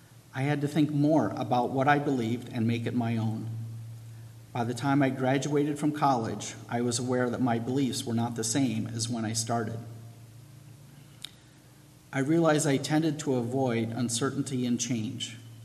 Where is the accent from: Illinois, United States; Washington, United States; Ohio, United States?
Ohio, United States; Wauseon; Growing up in Wauseon, Ohio, I didn't much concern myself with Mennonite theology or practice